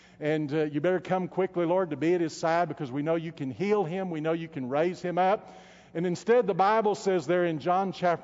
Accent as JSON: {"language": "English", "region": "Texas", "country": "United States", "tie": "born or raised there", "said": "began studying for the ministry at Howard Payne University there in my hometown."}